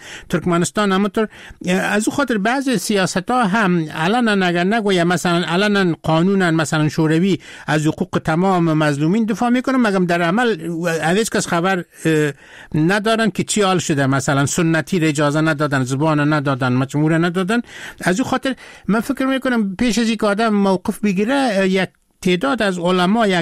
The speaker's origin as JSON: {"language": "Persian", "country": "Afghanistan", "said": "مردم که فهمیدن که ما از افغانستان هستم"}